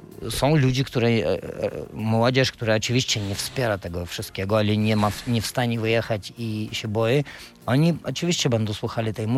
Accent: Siberia, Russia; moved away; bo ja na przykład wychowałem się w radzieckim stanie.

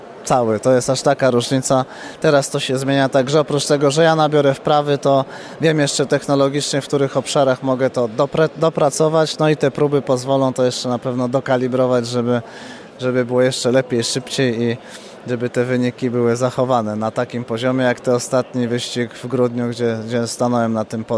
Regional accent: Warsaw, Masovian Voivodeship, Poland; urodziłem się i mieszkam w Warszawie

